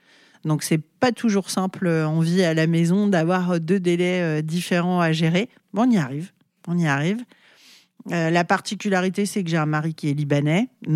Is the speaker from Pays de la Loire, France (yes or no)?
yes; Saint-Nazaire, Pays de la Loire, France; born there; je suis née à Saint-Nazaire, donc c'est à 60 km environ de Nantes, au bord de la mer. C'est l'estuaire de la Loire.